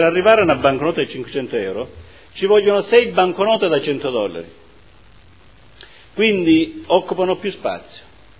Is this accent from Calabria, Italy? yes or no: yes; Calabria, Italy; ma amo in modo viscerale la mia terra, quindi sono rimasto in Calabria